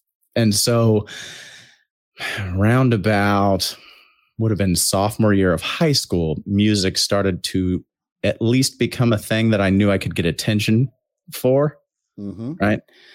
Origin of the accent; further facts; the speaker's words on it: Alexandria, Indiana, United States; also born or lived in New Castle; I was born and raised in Alexandria, Indiana. And then 7th grade, we moved to Newcastle, Indiana.